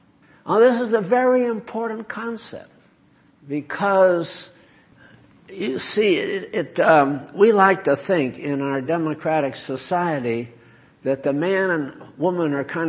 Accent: New England, United States; Now, where I was raised in New England, there's a few things that were true.

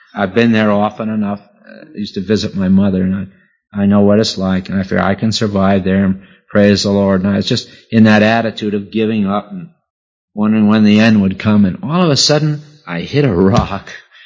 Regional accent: New York, United States; I was raised in Long Island Sound, almost on the beach.

